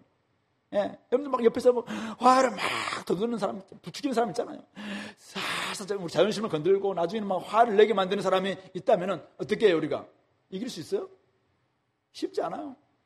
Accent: South Jeolla, South Korea; 제가 어렸을 때 시골에 살다 보니까 병원이 없었어요. 병원 가려면은 배 타고 한 3시간 쫙 여수까지 나가야 되고

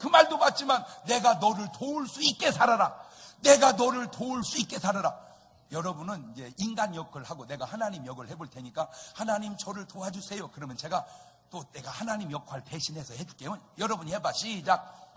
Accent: South Korea; 내가 대한민국 사람으로 태어났다는 사실이

